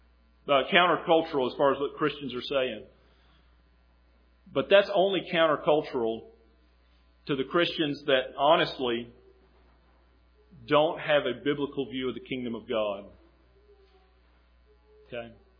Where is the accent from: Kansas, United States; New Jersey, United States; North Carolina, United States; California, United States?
North Carolina, United States; born there; also born or lived in Tennessee; now in Ripley, United States; It's not up to chance that I was born in North Carolina, lived in Tennessee, made it to Ripley.